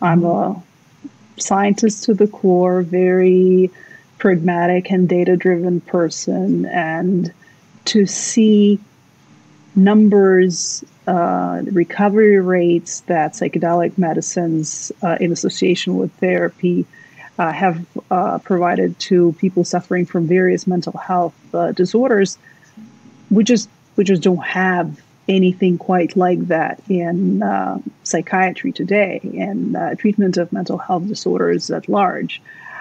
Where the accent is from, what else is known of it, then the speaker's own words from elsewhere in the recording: Ukraine; I was born and raised in Ukraine. I graduated from Pharmaceutics University back there, so I lived a good portion of my life in Ukraine.